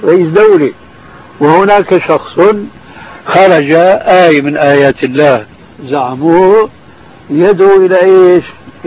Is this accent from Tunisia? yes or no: no; Syria; وإنما حركة على النظام العسكري الذي يعبر عنه عندنا في سوريا مكانك راوح